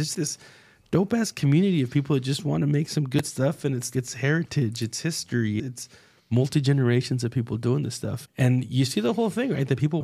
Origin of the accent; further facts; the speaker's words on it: Jalisco, Mexico; I was born and raised in the Hueo, Jalisco, right?